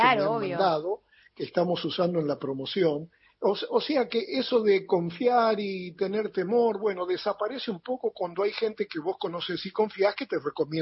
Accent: Argentina; cuando se entera de que soy argentino

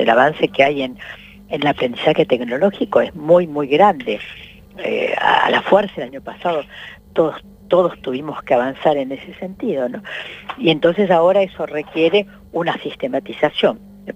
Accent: Argentina; ¿cómo somos los argentinos?

